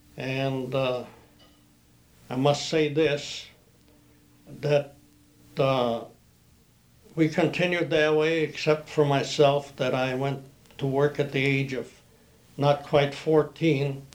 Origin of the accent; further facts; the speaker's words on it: Russia; now in Manitowoc, United States; the first couple nights that we came from Russia, that is from New York to Manitowoc by train, we also lived in the Golden home.